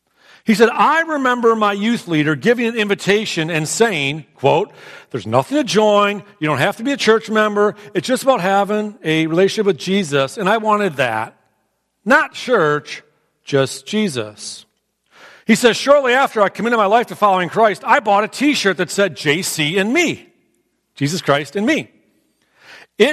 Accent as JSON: {"language": "English", "town": "Clinton Township", "region": "Michigan", "country": "United States", "tie": "born or raised there", "said": "I mentioned before that I was born and raised Catholic over in Clinton Township."}